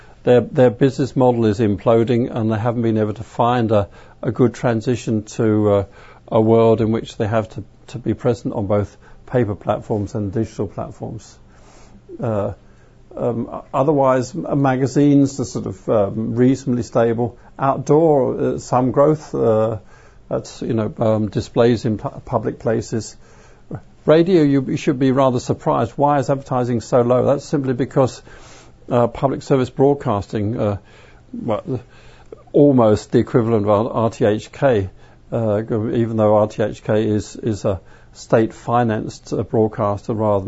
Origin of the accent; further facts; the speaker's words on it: Denmark; I'm from Denmark. That's a tiny place.